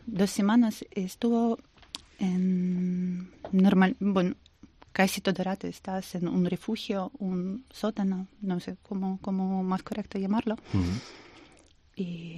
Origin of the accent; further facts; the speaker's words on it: Bucha, Kyiv Oblast, Ukraine; Spanish is a second language; Yo soy de Bucha y mi ciudad estaba ocupada desde primer momento. Y como estamos cerca de Bielorrusia